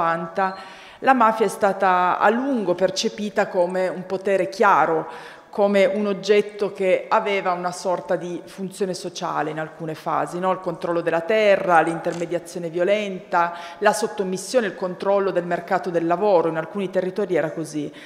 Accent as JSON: {"language": "Italian", "town": "Turin", "region": "Piedmont", "country": "Italy", "said": "io vengo da Torino, giro un po' tutta l'Italia, no?"}